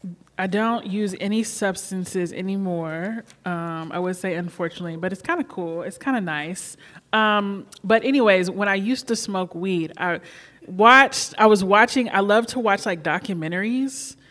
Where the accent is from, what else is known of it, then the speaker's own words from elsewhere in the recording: Kentucky, United States; So I grew up outside of Churchill Downs where they run the Kentucky Derby, but I grew up stable side, which was like a whole hustle culture back there.